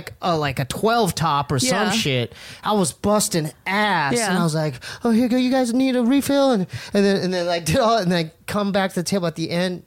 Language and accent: English; Arizona, United States; now in California, United States; I thought they were fake, because when I came from Arizona, like, mm-hmm.